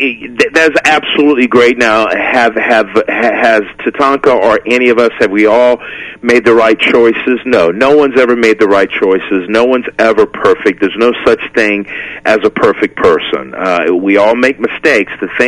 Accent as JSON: {"language": "English", "town": "Pembroke", "region": "North Carolina", "country": "United States", "said": "I'm truly from the Lumbee Nation, which is in Pembroke, North Carolina."}